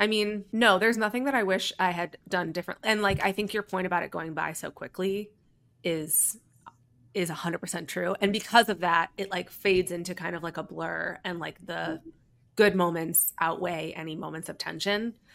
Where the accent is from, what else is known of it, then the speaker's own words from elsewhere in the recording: Buffalo, New York, United States; I'm from Buffalo and the wedding was in Buffalo.